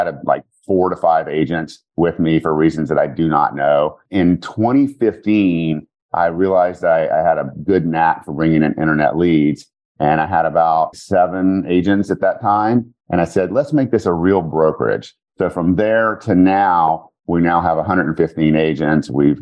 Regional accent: Louisiana, United States; Well, so I am from Louisiana, and my story is that I didn't graduate college.

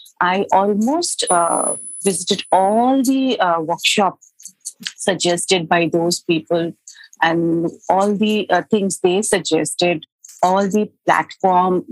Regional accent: Mumbai, Maharashtra, India; English is a second language; from Mumbai, India.

